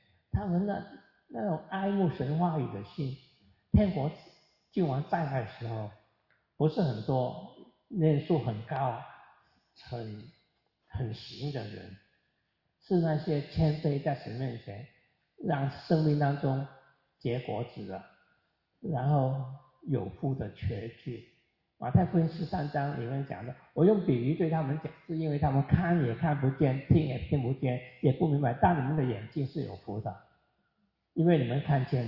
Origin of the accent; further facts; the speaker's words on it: China; 不是我们中国人吃的芥菜啊